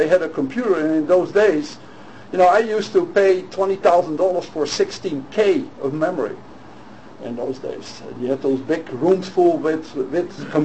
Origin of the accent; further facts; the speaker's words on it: Netherlands; moved away; I was glad I was away from Holland and I was here and all that kind of stuff. And immigration at that time was a big thing in the Netherlands